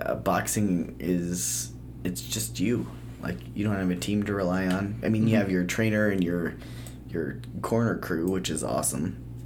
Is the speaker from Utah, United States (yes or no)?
yes; Salt Lake City, Utah, United States; Mill Creek area.